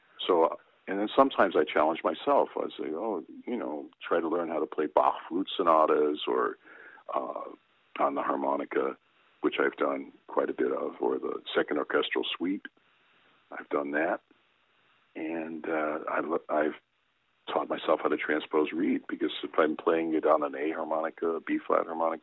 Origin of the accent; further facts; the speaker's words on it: New York City, New York, United States; And growing up in New York, you know, you could pretty much find about just about anything, not everything, but just about anything.